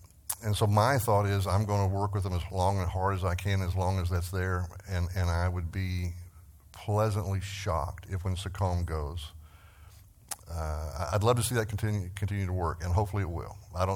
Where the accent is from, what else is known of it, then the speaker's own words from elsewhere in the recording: Texas, United States; I'm from Texas, so you have to pay attention to me when I talk, because I don't always speak clearly and enunciate well.